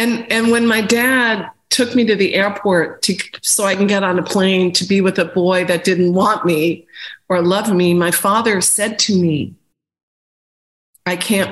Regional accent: New York, United States; so I grew up out on Long Island, you know, very kind of unstable for a while. We lived, you know, in the suburbs.

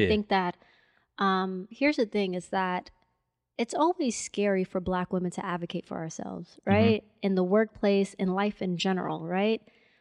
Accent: United States; I have a different reality from her because I grew up in America.

